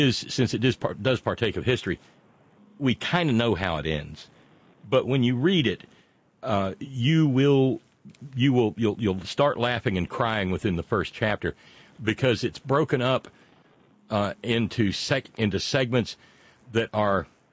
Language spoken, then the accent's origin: English; Alabama, United States; when I was a kid growing up in Alabama, in spring the whole yard comes up in green onions.